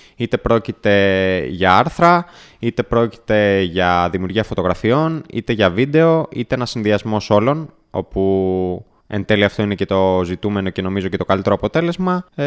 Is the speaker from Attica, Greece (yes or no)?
yes; Peristeri, Attica, Greece; Γεννήθηκα και μεγάλωσα στο Περιστέρι, στην Αθήνα. Εδώ ζω και τώρα. Οι γονείς μου, ο πατέρας μου είναι από την Τρίπολη, η μητέρα μου είναι από τα Ιωάννινα.